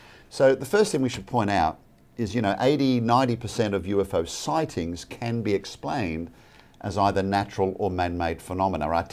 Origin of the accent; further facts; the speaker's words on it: Australia; now in Atlanta, United States; Originally from the land down under. I live in Atlanta now, so I usually tell people that's where I got my southern accent from.